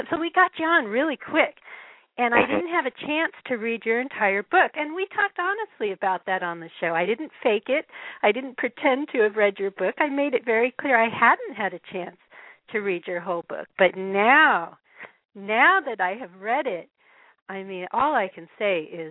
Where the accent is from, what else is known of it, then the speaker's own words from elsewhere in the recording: Denver, Colorado, United States; I grew up in Denver, and in Denver, football is very popular. And we were Broncos fans